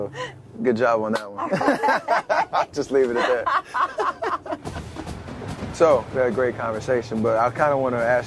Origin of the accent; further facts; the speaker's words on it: Charlotte, North Carolina, United States; now in Oakland, United States; And I'm not from here, obviously. I'm from Charlotte.